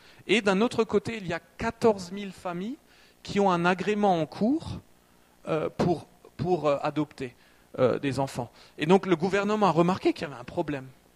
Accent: France; moi, je suis originaire de la Brême d'Or, c'est un tout petit village minuscule qui se trouve à quelques mètres de la frontière franco-allemande.

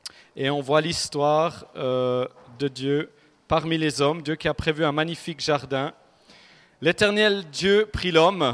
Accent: Switzerland; moved away as an adult; also born or lived in United States; on vient de Suisse, où on a grandi, où on est né.

